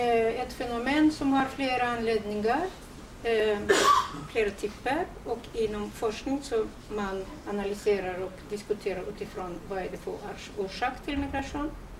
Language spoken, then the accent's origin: Swedish; Georgia; now in Sweden; Jag är själv från Georgien